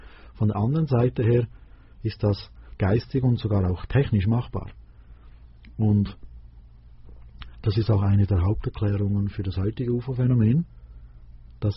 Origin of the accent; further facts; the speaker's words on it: Switzerland; vielleicht bei uns in der Schweiz, aber ich denke, das ist in jedem Land so